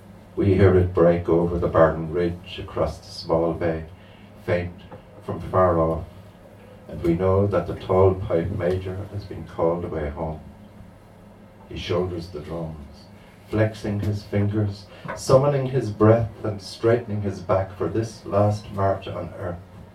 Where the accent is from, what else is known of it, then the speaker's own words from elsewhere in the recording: Cork, Munster, Ireland; And because I'm from Cork, I thought, what's the best poem in the world?